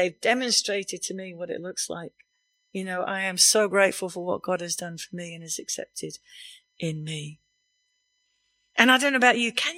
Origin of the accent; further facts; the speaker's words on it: United Kingdom; We just don't do that because we're very British.